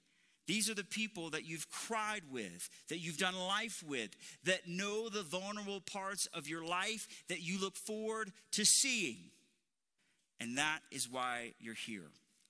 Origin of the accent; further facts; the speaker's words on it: Alabama, United States; I'm from Alabama.